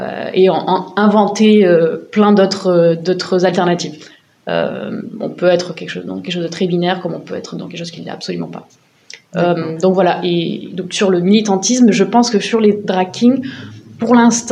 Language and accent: French; Marseille, Provence-Alpes-Côte d'Azur, France; Moi, je suis marseillaise, de base.